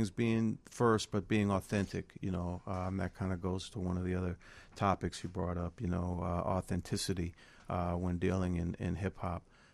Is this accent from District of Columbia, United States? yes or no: yes; Washington, District of Columbia, United States; Well, you know, I grew up in Washington D.C. and you know, just kind of got into black music and black culture coming up, you know, in the city